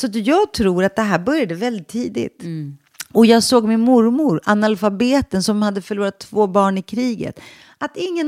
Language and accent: Swedish; Stockholm, Stockholm County, Sweden; jag växte upp i Sveriges fattigaste förort i Rinkeby med liksom föräldrar som jag såg upp till, men som alla såg ner på. De var städare.